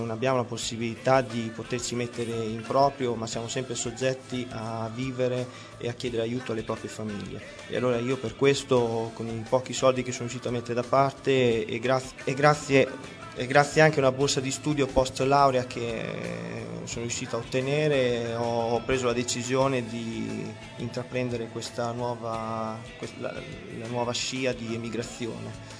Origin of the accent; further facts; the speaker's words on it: Emilia-Romagna, Italy; now in Belgium; quando mi ponevano le domande da dove vieni esattamente dall'Italia, beh, ogni volta che rispondevo dalla Romagna, dall'Emilia Romagna